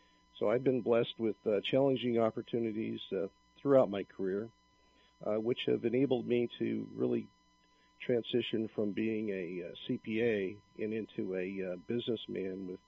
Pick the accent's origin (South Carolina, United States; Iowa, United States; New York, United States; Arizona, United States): Iowa, United States; We're a Midwesterner. I grew up in a successful family business in rural Iowa.